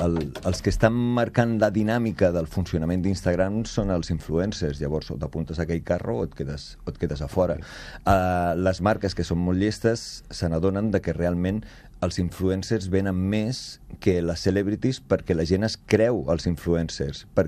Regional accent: Barcelona, Catalonia, Spain; o sigui, jo sóc de Barcelona. Vull dir, tenim Collserola.

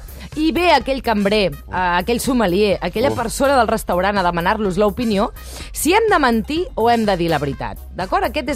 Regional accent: Catalonia, Spain; Sóc així del Baix Llobregat

